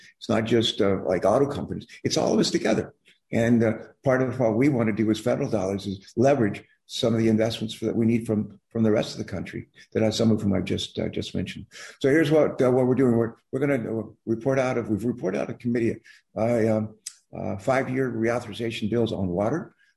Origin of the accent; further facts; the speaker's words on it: West Virginia, United States; born there; I was born in West Virginia. If I'm not mistaken, her family used to shop for groceries at the little supermarket where my grandfather was the butcher.